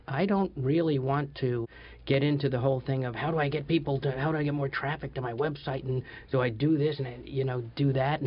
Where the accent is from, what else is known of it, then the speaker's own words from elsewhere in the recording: New York, United States; Oh, that was my dream, growing up on Long Island, and then I was always in rock bands.